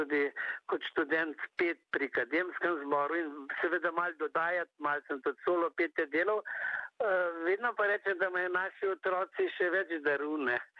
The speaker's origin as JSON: {"language": "Slovenian", "town": "Vrzdenec", "region": "Central Slovenia", "country": "Slovenia", "tie": "born there", "said": "Tudi tle pri nas iz Vrzdenca, to je moja rojstna vas"}